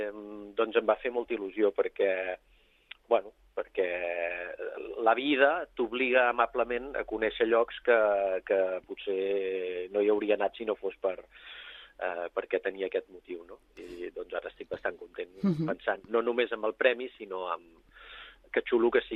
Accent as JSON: {"language": "Catalan", "town": "Castellar del Vallès", "region": "Catalonia", "country": "Spain", "tie": "born there", "said": "la meva mare era amiga de la llevadora, d'una llevadora de Castellà, i ens va fer anar a néixer allà a tots quatre germans."}